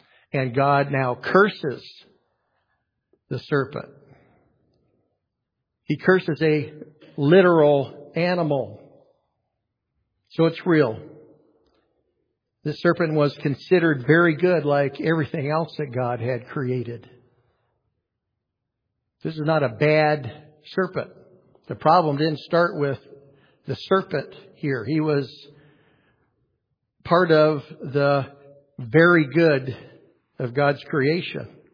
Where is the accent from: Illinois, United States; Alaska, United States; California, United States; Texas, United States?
California, United States; Now, growing up in Northern California, close to Shasta Lake, I have many memories of catching and playing with water snakes and gardener snakes